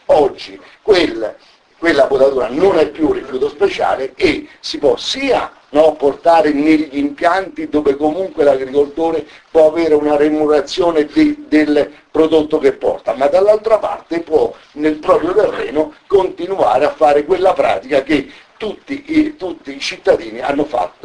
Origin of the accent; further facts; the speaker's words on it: Rieti, Lazio, Italy; io vengo dalla provincia di Rieti, ho fatto l'assessore all'agricoltura in provincia di Rieti, una provincia vicina